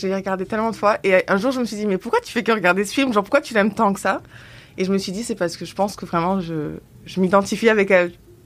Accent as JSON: {"language": "French", "town": "Blagnac", "region": "Occitanie", "country": "France", "tie": "born or raised there", "also_born_or_lived": "Toulouse", "said": "là où moi je suis née à Blagnac. Enfin je suis née à Toulouse mais j'ai grandi à Blagnac, okay, là où il y a l'aéroport."}